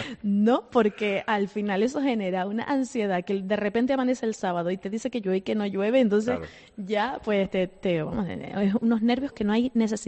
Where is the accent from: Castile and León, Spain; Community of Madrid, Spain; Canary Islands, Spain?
Canary Islands, Spain; Tejina; Sí, soy de Tejina, entonces es complicado llegar aquí